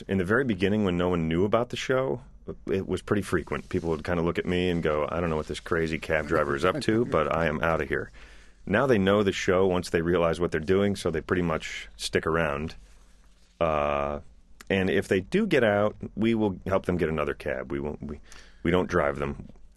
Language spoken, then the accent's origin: English; New Jersey, United States; starting in my hometown here in New Jersey where I grew up.